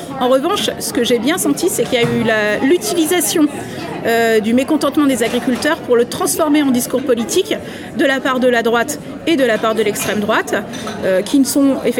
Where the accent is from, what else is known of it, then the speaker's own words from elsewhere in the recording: Brittany, France; par exemple chez moi en Bretagne, où l'agriculture c'est un poids lourd de l'économie